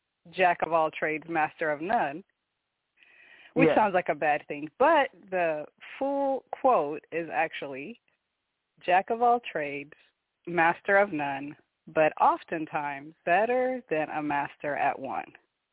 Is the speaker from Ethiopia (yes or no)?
yes; Ethiopia; moved away; I'm going to tell them all about my country, all about Ethiopia.